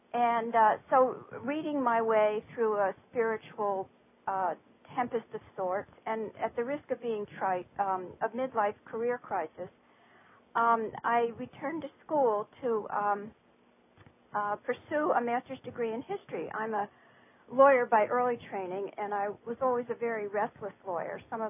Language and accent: English; United States; I'm not a scholar, and I'm American, and I'm a woman.